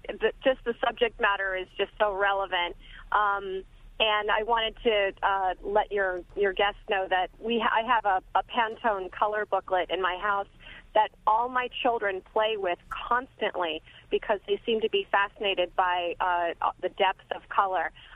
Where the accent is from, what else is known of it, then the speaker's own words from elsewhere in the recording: Massachusetts, United States; I grew up in Massachusetts, north of Boston, and I just grew up in this wealthy town and had a lot of well-to-do friends.